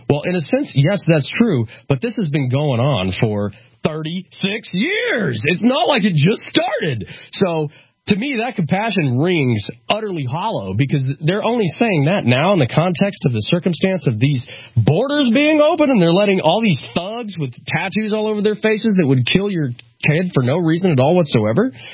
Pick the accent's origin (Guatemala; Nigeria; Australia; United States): Guatemala; Guatemala is my home country, and I love the people down there.